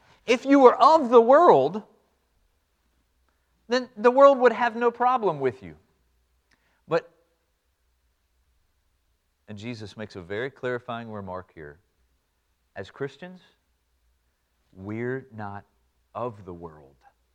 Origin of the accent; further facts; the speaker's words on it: Chesapeake, Virginia, United States; in Chesapeake, Virginia, and I grew up in … in Chesapeake, Virginia, and I graduated from Western Branch High School